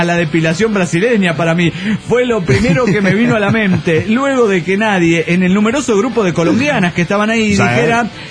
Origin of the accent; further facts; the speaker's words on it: Comitán, Chiapas, Mexico; de Comitán, Chiapas, México.